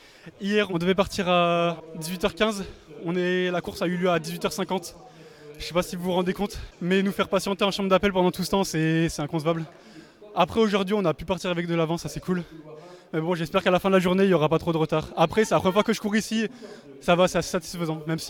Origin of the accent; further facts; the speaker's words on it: Lyon, Auvergne-Rhône-Alpes, France; je viens de Lyon. Je suis étudiant en DUT technique de commercialisation.